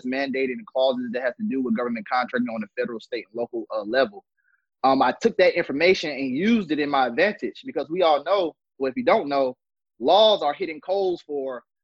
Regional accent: Atlanta, Georgia, United States; I'm from Atlanta, Georgia. Zone 6, to be exact.

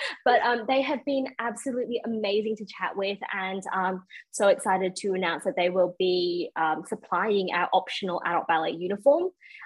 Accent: Perth, Western Australia, Australia; also born or lived in Sydney / Melbourne; Yes, so that is, I'm moving back to Perth. I grew up in Perth, lived in Sydney, lived in Melbourne, now live on the south coast of Sydney, back to Perth.

